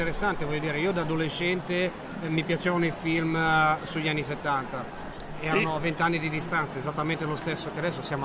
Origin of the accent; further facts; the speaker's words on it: Milan, Lombardy, Italy; Ho scoperto da milanese, non mi aspettavo